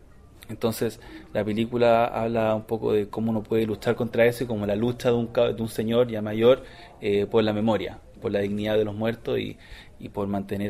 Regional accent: Chile; como chilenos y latinoamericanos, a veces tenemos más cercanía natural con festivales

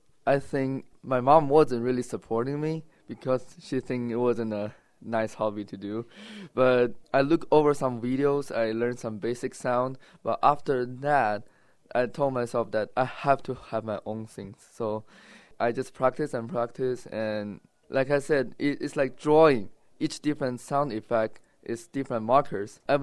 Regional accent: Guangdong, China; English is a second language; now in United States; Yes, I'm from China, the southern part of China, and it's right beside a city called Hong Kong.

